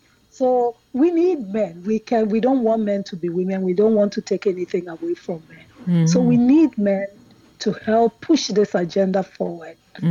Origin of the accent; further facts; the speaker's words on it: Ghana; I remember when I was growing up in Ghana, she had this 31st December women's thing.